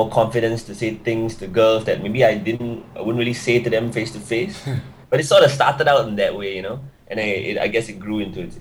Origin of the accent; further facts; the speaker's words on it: Singapore; Yes, I'm born and raised in Singapore. My dad is half Indian and half Eurasian. So Eurasian is like, there's a bit of European in me. My mom has Portuguese blood.